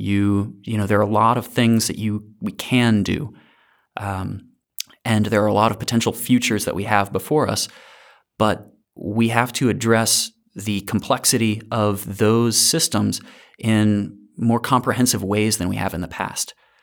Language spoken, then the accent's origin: English; Alabama, United States; I grew up in North Alabama, though not Wisconsin, but in kind of this funny place that it's like North Alabama's, you know, covered in woods, but it also has a NASA installation in Huntsville, Alabama.